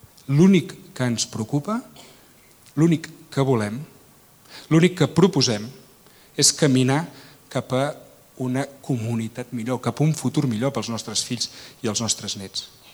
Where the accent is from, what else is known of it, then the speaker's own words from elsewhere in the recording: Sarrià de Ter, Catalonia, Spain; El meu poble, a Sarrià de Ter